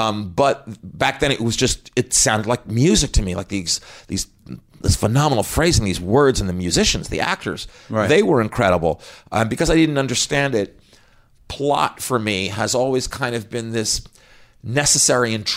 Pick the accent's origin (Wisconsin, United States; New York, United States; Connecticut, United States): New York, United States; Scarsdale; also born or lived in Los Angeles; now in Manhattan, United States; In Scarsdale. And then I went to school in upstate New York, and then I moved here to Manhattan to start my life as a struggling writer. Movies took me to LA, but I'm thrilled to be back.